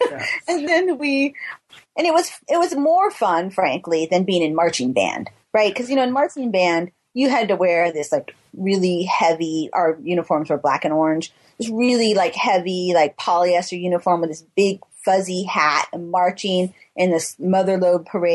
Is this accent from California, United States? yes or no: yes; Tuolumne, California, United States; We came from Tuolumne. Any of it was cool compared to where we came from.